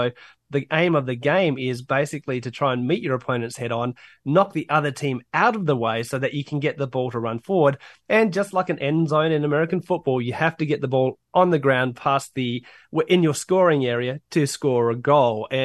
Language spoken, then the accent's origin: English; Australia; as an Australian, I hate to say it